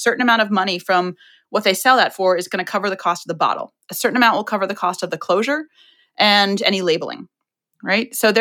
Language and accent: English; Virginia, United States; now in Chicago, United States; Well, I'm from Virginia, but I live in Chicago. So I'm from the East Coast.